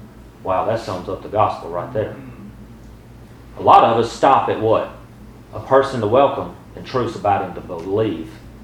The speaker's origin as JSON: {"language": "English", "region": "the South", "country": "United States", "tie": "born or raised there", "said": "Well, I was raised in the South."}